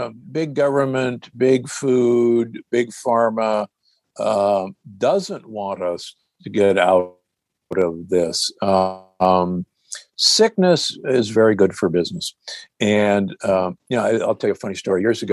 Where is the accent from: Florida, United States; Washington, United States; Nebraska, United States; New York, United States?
Nebraska, United States; Omaha; You know, I grew up in Omaha, Nebraska, and knew tons of farmers in my family.